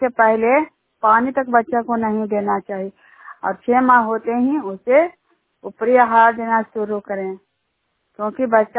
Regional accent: Juniyar, India; Junior गांव के रहने वाली हूँ।

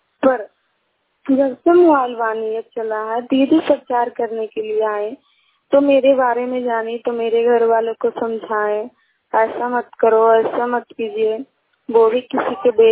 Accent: Mohan Khanda, Bihar, India; मैं मोहन खंडा की रहने वाली हूँ, पोस्ट पेलमोर थाना हरनौत है।

